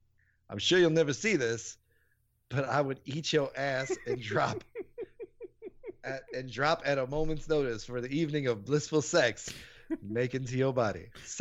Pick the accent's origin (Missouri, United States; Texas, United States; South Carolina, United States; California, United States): Texas, United States; Austin; I had a little flight back in my hometown of Austin.